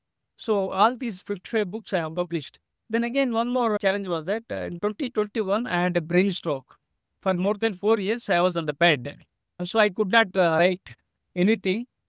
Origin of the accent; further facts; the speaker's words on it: India; born there; English is a second language; I was born on October 31st, 1963, in a tiny village in India. And I was born into a toxic family and grew up in a toxic environment.